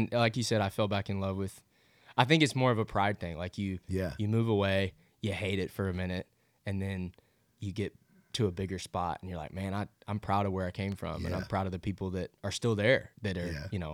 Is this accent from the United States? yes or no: yes; Nashville, Tennessee, United States; like most people in Nashville, you hit a point where you're like, man, I don't know if I want to be in my hometown.